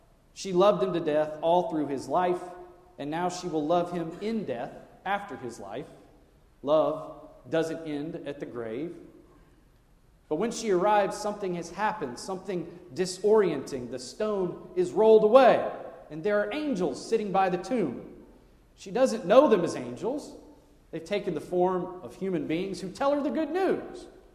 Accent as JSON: {"language": "English", "region": "Texas", "country": "United States", "tie": "born or raised there", "said": "Growing up in Texas, we called them lightning bugs."}